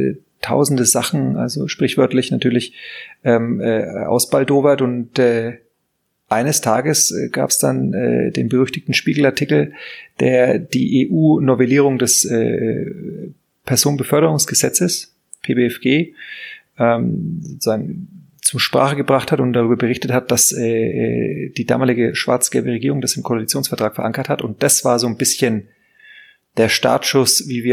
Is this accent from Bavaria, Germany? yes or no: yes; Bavaria, Germany; ich mich jetzt hier von meinem Heimatdorf nach Fürth schlängeln musste. Ja. Und eigentlich ist der fränkische Ursprung noch größer.